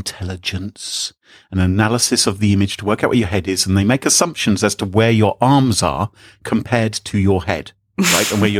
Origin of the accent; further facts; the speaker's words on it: England, United Kingdom; I'm English and technical, so I don't think I could do it.